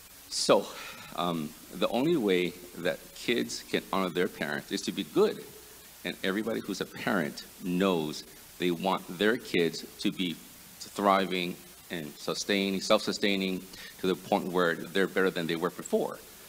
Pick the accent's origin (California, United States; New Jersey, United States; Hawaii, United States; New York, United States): Hawaii, United States; moved away as an adult; now in Virginia, United States; My wife and I are from Hawaii. We moved from Hawaii to Virginia in pursuit of, you know, my medical degree.